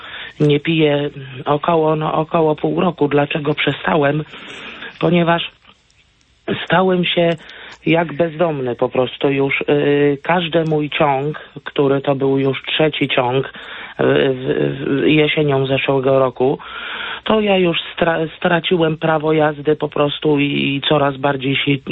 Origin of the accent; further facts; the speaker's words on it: Konin, Greater Poland Voivodeship, Poland; Jestem z Konina, województwo.